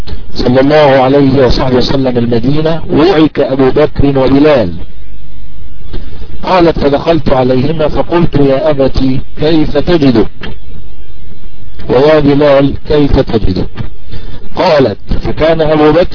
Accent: Egypt; وهو عندنا في مصر قريب من حجم اليمام. يا شباب عارفين اليمام في مصر

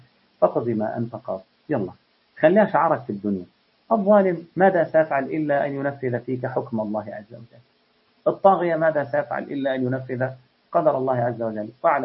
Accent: Egypt; أنا مصري وأبويا مصري

